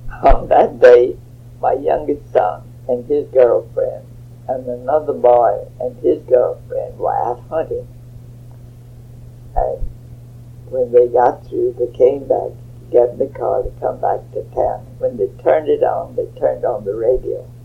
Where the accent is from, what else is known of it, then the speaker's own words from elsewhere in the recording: Beeville, Texas, United States; I grew up in Beeville. My daddy had a store, and a dry goods store, well, more of a general store.